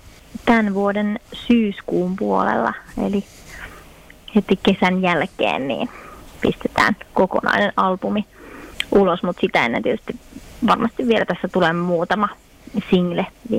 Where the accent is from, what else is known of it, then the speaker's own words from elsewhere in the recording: Teuva, South Ostrobothnia, Finland; now in Pietarsaari, Finland; ja mä oon alun perin Teualta kotoisin, mutta tällä hetkellä asustelen Pietarsaaressa eli täällä Pohjanmaalla edelleen.